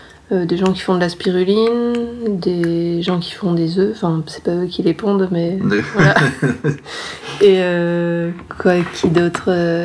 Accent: Honfleur, Normandy, France; born there; also born or lived in Brittany; now in Aveyron, France; Je suis née à Honfleur, en Normandie.

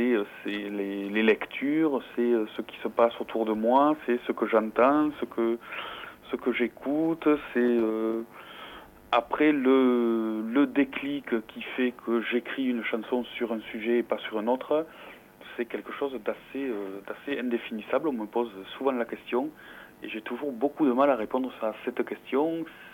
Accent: Olemps, Occitanie, France; now in Aubin, France; J'habite sur Aubin, donc je suis originaire de Olemps, à côté de Rodez.

